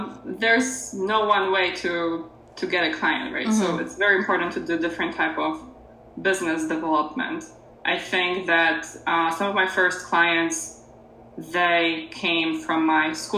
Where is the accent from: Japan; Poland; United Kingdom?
Poland; English is a second language; moved away as an adult; now in New York City, United States; I'm originally from Poland.